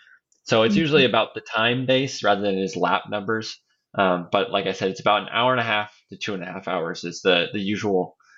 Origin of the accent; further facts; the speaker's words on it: Idaho, United States; I'm a bit of an outdoorsman growing up in Idaho.